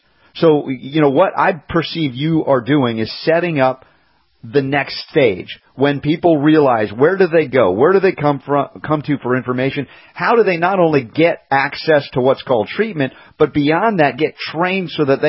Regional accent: United States; in my culture as an American, standard American diet and growing up in a medical family

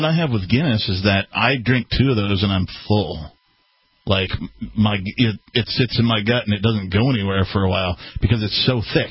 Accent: Wisconsin, United States; And I grew up in Wisconsin. I just thought this was at all bars. So then I leave Wisconsin.

